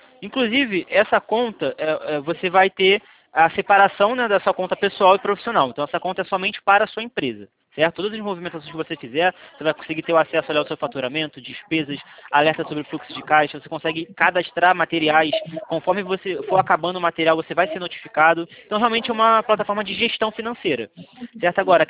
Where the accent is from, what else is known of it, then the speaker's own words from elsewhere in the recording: Nova Iguaçu, Rio de Janeiro, Brazil; born there; Eu sou nascido em Nova Iguaçu, cara. Eu nasci no bairro Alvorada.